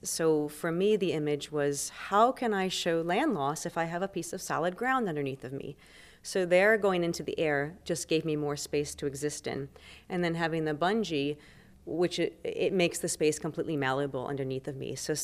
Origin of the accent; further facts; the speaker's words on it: Maryland, United States; I offer stories from my youth growing up with a Cajun father. I grew up in Maryland, but my family's all in Lafayette, so I had that upbringing.